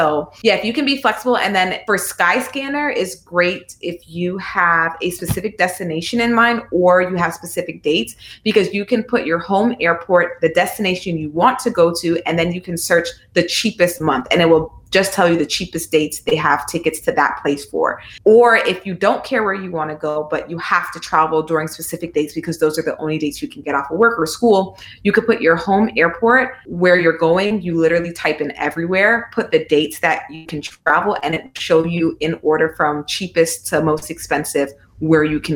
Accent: New York, United States; Like, I mean, I'm from New York. The girls were born in New York. My husband was born in New York. I mean, New York is crowded.

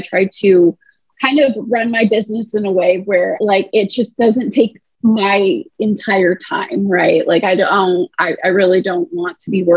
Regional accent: Phoenix, Arizona, United States; or I'm born and raised in Phoenix, right?

